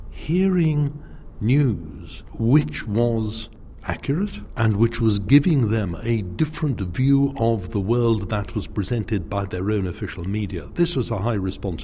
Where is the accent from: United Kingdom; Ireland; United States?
United Kingdom; I'm British and British and British